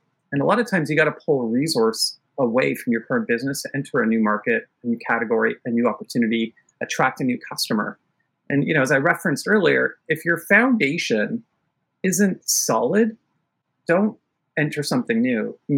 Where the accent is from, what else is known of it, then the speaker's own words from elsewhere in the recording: Toronto, Ontario, Canada; I've been lived in the U.S. For several years. I'm from Toronto.